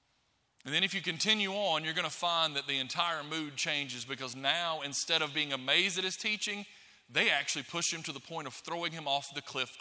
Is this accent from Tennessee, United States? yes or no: no; Florence, Alabama, United States; I grew up in Florence, Alabama. I went to Morris Hill Bible School my entire life, from preschool to graduation. My parents live in the same house they moved into in 1976. In a little bitty community outside of Florence.